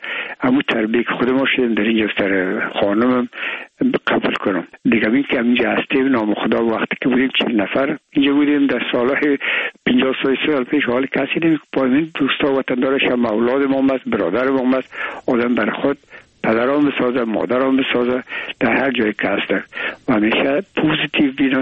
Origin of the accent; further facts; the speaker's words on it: Afghanistan; ما افغان هستیم